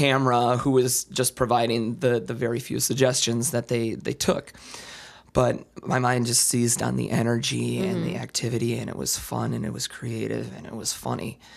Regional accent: Brown Deer, Wisconsin, United States; I am from Brown Deer.

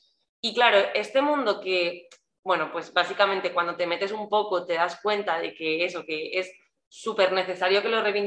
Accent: Madrid, Community of Madrid, Spain; somos del norte de Madrid, tampoco somos del mismo barrio

